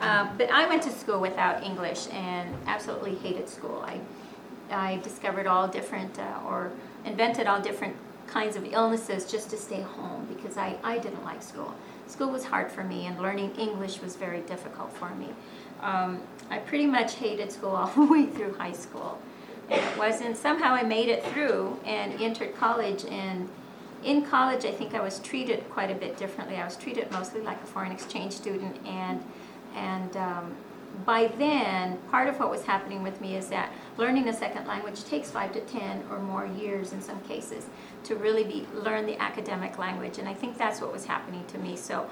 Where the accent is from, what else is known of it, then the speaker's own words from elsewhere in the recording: Texas, United States; born there; I was born in Texas, and grew up born into a very large family of 12